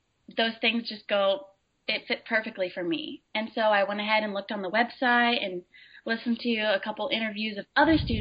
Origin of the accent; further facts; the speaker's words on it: Crossville, Tennessee, United States; Well, I'm from Crossville, Tennessee. I go to the University of Miami, where I'm studying microbiology and also Spanish.